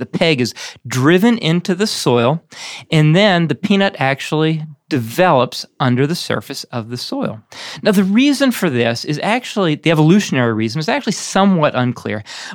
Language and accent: English; Pennsylvania, United States; also born or lived in Georgia / Minnesota; I was brought up in Pennsylvania. No boiled peanuts. Oh, so sad for most of my life. Then down to Georgia where I discovered them, and they were just amazing. Then up to Minnesota where there were none.